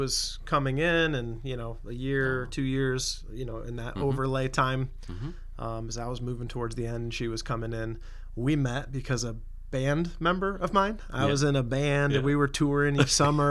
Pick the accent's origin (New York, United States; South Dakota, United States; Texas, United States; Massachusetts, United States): Massachusetts, United States; West Springfield; moved away as an adult; I grew up in West Springfield, Massachusetts. Lived there till I was 18, you know, then went off to Bible college in Pennsylvania. But so I'm from the area that I'm ministering in now